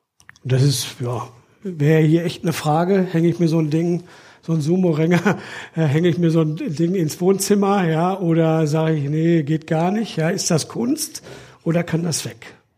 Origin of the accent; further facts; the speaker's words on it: Extertal, North Rhine-Westphalia, Germany; Ich komme aus Extertal übrigens.